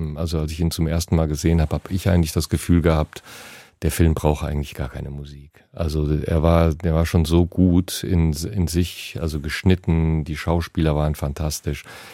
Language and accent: German; North Rhine-Westphalia, Germany; Also in meiner Heimat, wo ich groß geworden bin als Kind